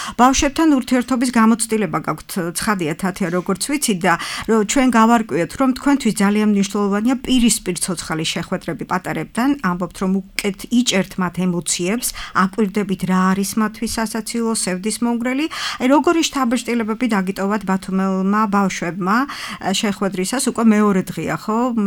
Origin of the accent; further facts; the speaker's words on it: Ukraine; Georgian is a second language; now in Georgia; უკრაინიდან ვარ.